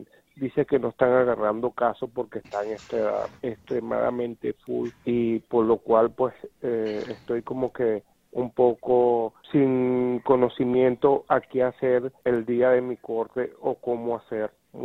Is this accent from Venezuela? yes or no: yes; Venezuela; now in Santa Barbara, United States; soy venezolano